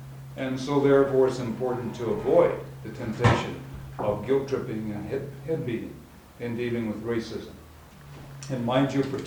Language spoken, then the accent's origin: English; St. Paul, Minnesota, United States; This is my wife, Nadine. We're from St. Paul, Minnesota.